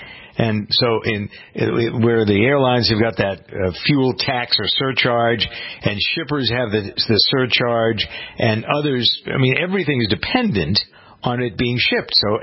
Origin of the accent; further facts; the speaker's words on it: Framingham, Massachusetts, United States; I saw a picture of a truck in my hometown that had the plow was 6 feet tall and the driver couldn't see what was on the side of the road.